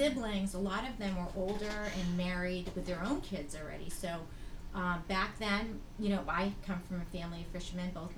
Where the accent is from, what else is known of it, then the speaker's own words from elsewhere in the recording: Gloucester, Massachusetts, United States; it's just amazing, you know, because Gloucester is actually where my father came from.